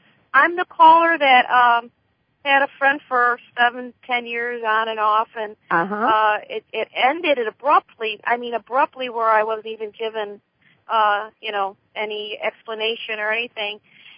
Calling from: Florida, United States; Oh, hi, Donna. … from Florida.

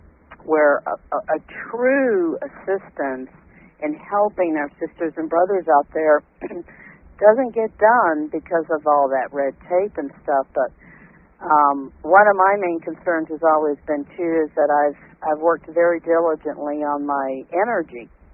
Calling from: Arizona, United States

